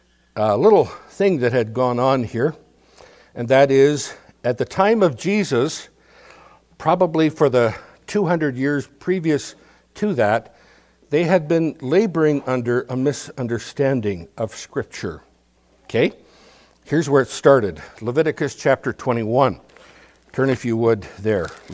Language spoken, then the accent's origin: English; Nipawin, Saskatchewan, Canada; I remember as a kid, I grew up in Nipawin, Saskatchewan